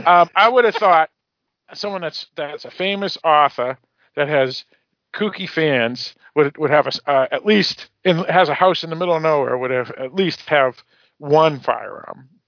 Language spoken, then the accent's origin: English; United States; If you're that well, yeah, I mean, I'm American, you know.